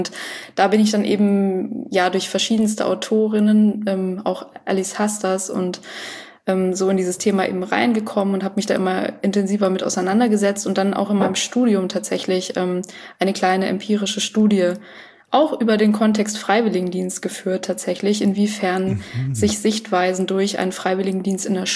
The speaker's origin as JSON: {"language": "German", "town": "Munich", "region": "Bavaria", "country": "Germany", "said": "Wenn ich dann als Kind gesagt habe, ja, ich komme aus München"}